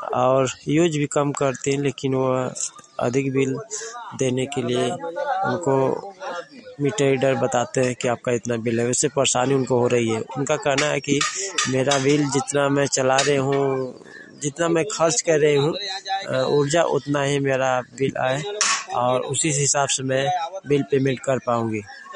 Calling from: Ghazipur, Uttar Pradesh, India; नमस्कार, मैं गाजीपुर से बोल रहा हूँ।

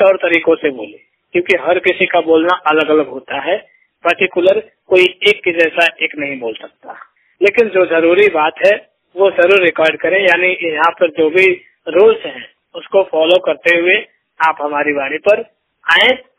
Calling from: Mirzapur, Uttar Pradesh, India; मैं मिर्जापुर उत्तर प्रदेश से बात कर रहा हूँ।

